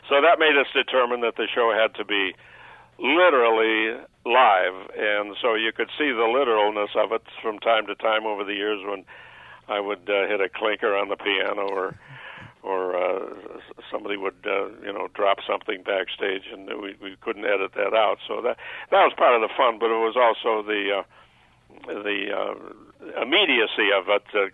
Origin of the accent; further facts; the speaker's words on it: Buffalo, New York, United States; I'm not sure if they knew I was even from Buffalo.